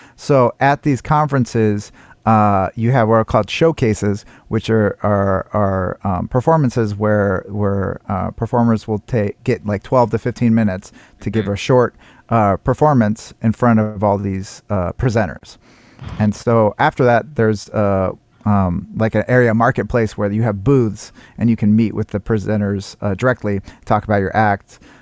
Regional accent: Seattle, Washington, United States; like, I come from Seattle, and Seattle's not super well known.

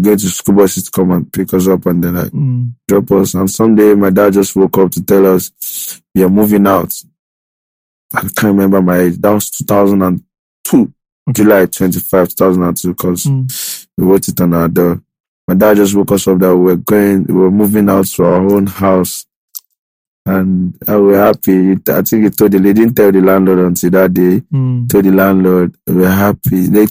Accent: Lagos, Nigeria; I'm from Ekiti State, but I was born in Lagos State. Right. I was born somewhere around my 12th. Agility Road. I'm from Ekiti State, Ijaw local government to be precise.

